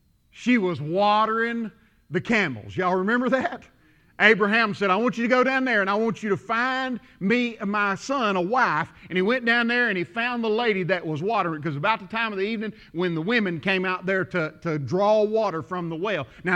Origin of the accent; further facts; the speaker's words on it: the South, United States; growing up in the South, here's something that I heard a lot, that's daddy's money.